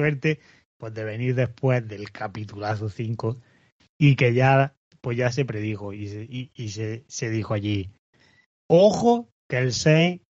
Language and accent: Spanish; England, United Kingdom; Spanish is a second language; que a mí sabéis que me gusta mucho hablar del tiempo como buen inglés.